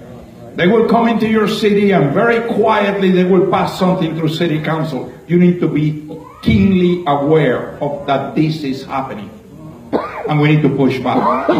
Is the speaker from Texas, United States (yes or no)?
yes; Texas, United States; You know, I am from Texas.